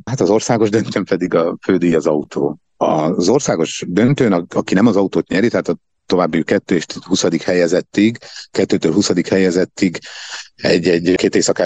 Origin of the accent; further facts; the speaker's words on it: Székesfehérvár, Fejér, Hungary; székesfehérváriak vagyunk